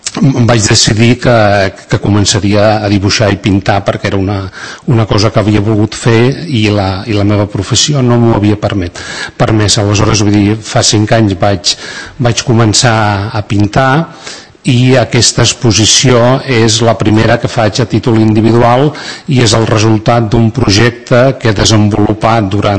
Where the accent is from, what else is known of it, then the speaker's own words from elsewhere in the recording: Bossòst, Catalonia, Spain; al meu poble, a Bossòs, a la Vall d'Aran